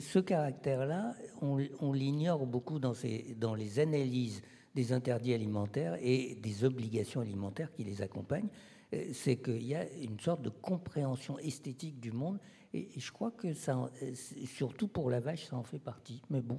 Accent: Egypt; now in France; puisque j'ai grandi en Égypte

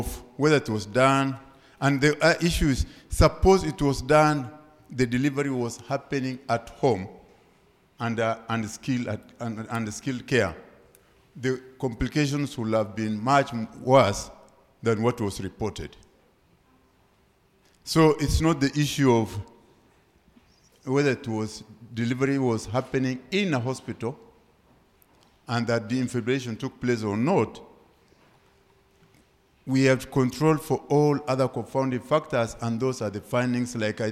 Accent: Kenya; I am from Kenya

